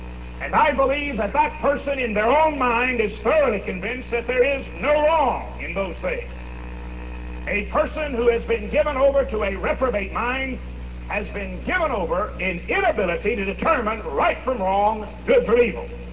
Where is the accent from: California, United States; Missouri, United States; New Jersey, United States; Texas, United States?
Texas, United States; I'm from Texas, and sometimes we Texans are critical of anything that's not from Texas.